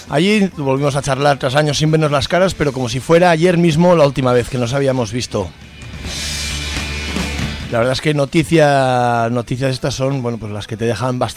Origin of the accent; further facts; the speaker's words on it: Cuevas del Valle, Castile and León, Spain; en mi pueblo, Cuevas del Valle, en la Sierra de Gredos de Ávila